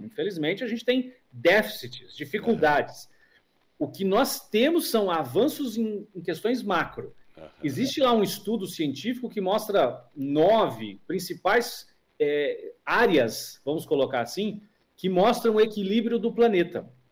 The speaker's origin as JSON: {"language": "Portuguese", "country": "Brazil", "said": "Para nós, somos do Brasil, isso já é meio característico."}